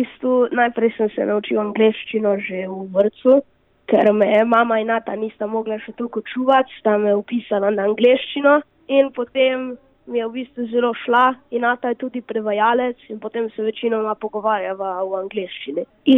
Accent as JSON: {"language": "Slovenian", "town": "Postojna", "region": "Littoral–Inner Carniola", "country": "Slovenia", "accent": "Postojna", "said": "če imam kakšne napake z mojim postojnskim naglasom"}